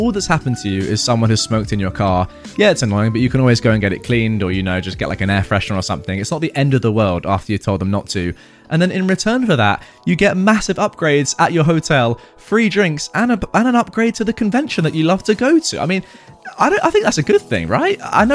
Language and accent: English; Germany; I am from Germany.